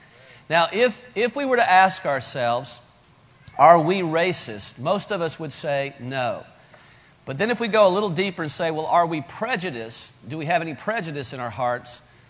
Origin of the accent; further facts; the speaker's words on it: the South, United States; I grew up in the South where racism has always been a big issue because of the slavery issues of our past.